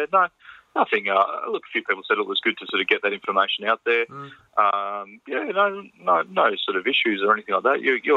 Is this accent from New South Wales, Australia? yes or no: no; Canberra, Australian Capital Territory, Australia; I grew up in Canberra and used to go watch the Canberra Cannons all the time back in the day, back in the glory days of the 80s.